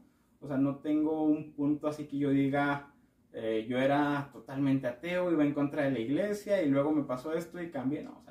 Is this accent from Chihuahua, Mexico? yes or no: yes; Parral, Chihuahua, Mexico; born there; also born or lived in Santa Bárbara / San Francisco del Oro; Pues yo nací allá en Parral, o sea, en un hospital de Parral. Mi familia es de Santa Bárbara, está cerquita de Parral.